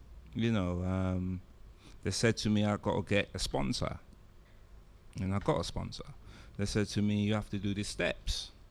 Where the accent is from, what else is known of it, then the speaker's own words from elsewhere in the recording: London, United Kingdom; I'm in treatment. I'm from London. I haven't got any money, blah, blah, blah.